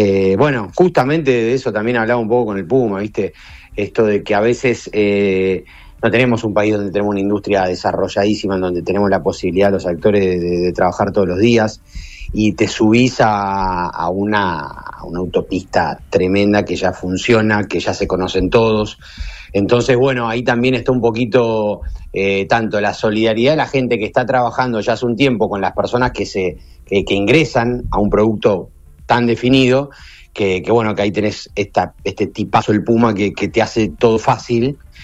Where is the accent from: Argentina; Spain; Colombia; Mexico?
Argentina; Rosario, Santa Fe; Yo creo que es que esto es algo que nos tenemos que nosotros, como rosarinos, poner a pensar.